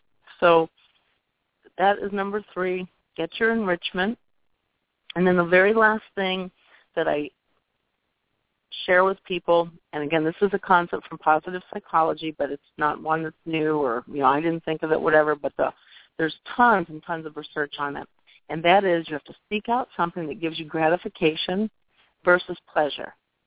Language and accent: English; Northeast, United States; I've talked too fast. I'm from the Northeast, so I know a lot of times I do.